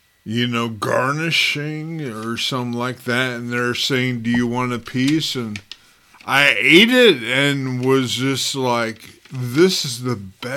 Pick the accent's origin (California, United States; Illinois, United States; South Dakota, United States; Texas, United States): California, United States; Los Angeles; because I grew up in Los Angeles, and we would ride skateboards down the hills